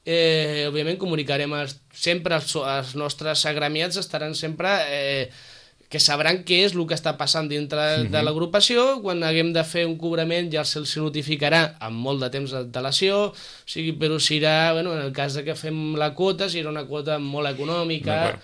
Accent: Sitges, Catalonia, Spain; som gent d'aquí de Sitges de tota la vida

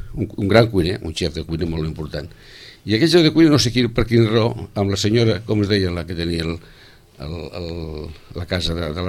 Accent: Sitges, Catalonia, Spain; born there; jo vaig néixer a Terramar i jo el terreno aquell el conec molt.

